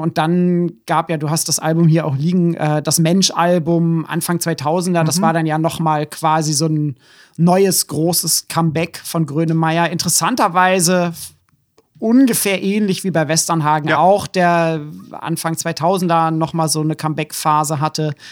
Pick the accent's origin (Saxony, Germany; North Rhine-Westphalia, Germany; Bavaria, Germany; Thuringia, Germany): North Rhine-Westphalia, Germany; born there; Ich bin ja am Niederrhein geboren, deswegen